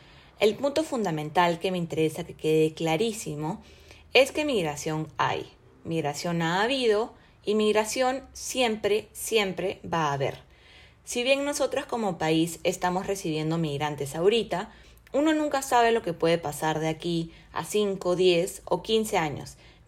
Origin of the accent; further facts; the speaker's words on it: Peru; Nosotros, como peruanos, también migramos.